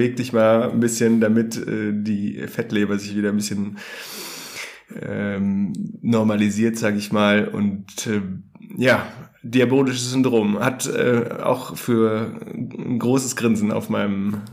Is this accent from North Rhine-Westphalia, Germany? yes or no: yes; North Rhine-Westphalia, Germany; now in Hamburg, Germany; Hallo auch von meiner Seite und lieben Gruß an meine Heimat, das schöne Münsterland.